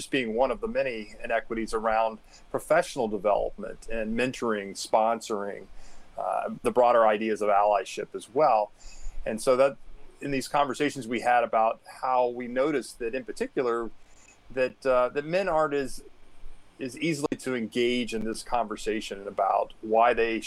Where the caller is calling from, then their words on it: Newport, Rhode Island, United States; I'm calling in from Newport, Rhode Island.